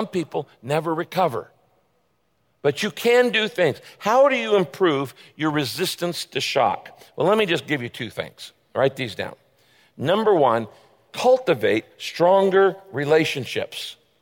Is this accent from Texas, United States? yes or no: no; Redwood Valley, California, United States; I grew up in a little town called Redwood Valley, not Redwood City, Redwood Valley, way up in the northern part of the state.